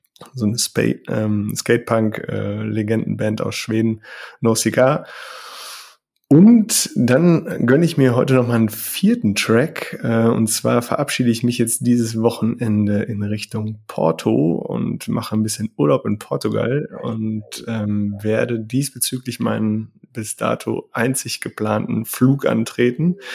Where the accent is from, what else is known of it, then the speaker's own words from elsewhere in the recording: North Rhine-Westphalia, Germany; aus meinem Heimatbundesland NRW